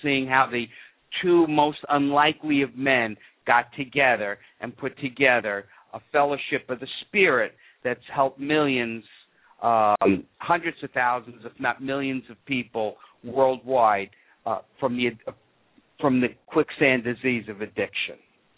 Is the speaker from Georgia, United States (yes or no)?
no; Austin, Texas, United States; also born or lived in Brooklyn; I'm originally from Austin by way of Brooklyn. I love Texas, so I don't mind saying that.